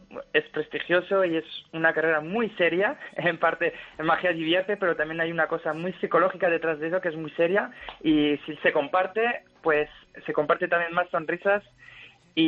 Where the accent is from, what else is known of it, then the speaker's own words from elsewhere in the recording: France; Spanish is a second language; now in Valverde del Fresno, Spain; Sí, es que soy francés y actualmente estoy en un pueblo en Extremadura, en Valverde del Fresno.